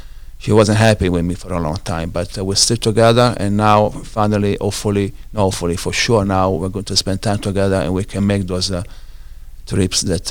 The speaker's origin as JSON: {"language": "English", "town": "Rome", "region": "Lazio", "country": "Italy", "moved": "as an adult", "lives_now": "United States", "said": "I'm from Rome."}